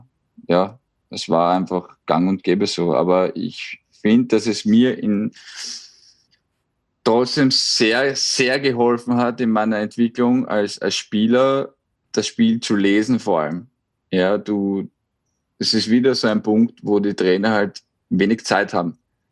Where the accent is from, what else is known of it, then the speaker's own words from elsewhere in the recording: Vienna, Austria; ich bin aus Wien